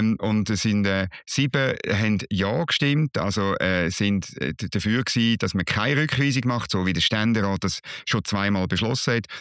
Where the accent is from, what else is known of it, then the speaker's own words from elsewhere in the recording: Switzerland; für mich als Schweizer